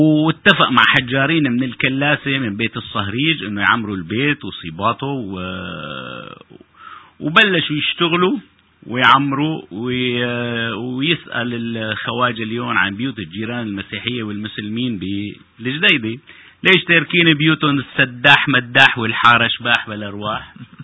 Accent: Aleppo Governorate, Syria; accent: Aleppine; بدي أحاول قدر الإمكان ضبط لهجتي الحلبية

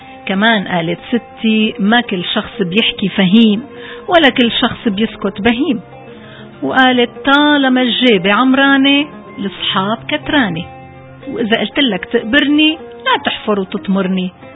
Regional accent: Syria; حسكاوية، وعزة نفسي إدلبية. وما مننسى دير الزور. إذا مشكلتك من وين أنا؟ بحب قلك أنا سورية من شروق الشمس لغروبة.

